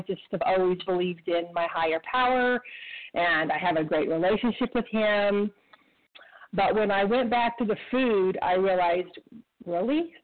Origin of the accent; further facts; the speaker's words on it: Idaho, United States; I'm from Idaho, but calling from Scottsdale, Arizona for a few months. We spend the winters here, and we'll be heading back to Idaho soon.